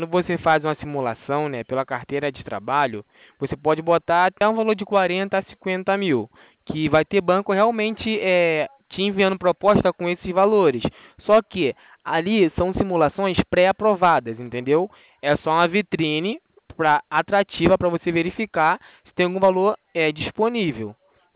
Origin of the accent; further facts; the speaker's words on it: Rio de Janeiro, Brazil; Sou aqui do Rio de Janeiro.